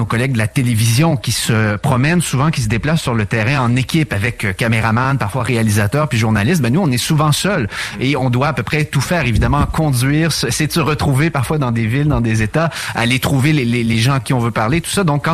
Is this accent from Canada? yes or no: yes; Canada; Évidemment, moi, je viens du Canada, je viens pas d'Europe.